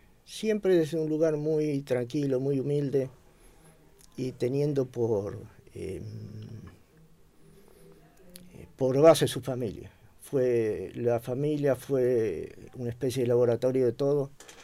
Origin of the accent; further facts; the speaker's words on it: Pilar, Buenos Aires Province, Argentina; yo nací en Capital y me crié en Pilar, 50 kilómetros de Capital.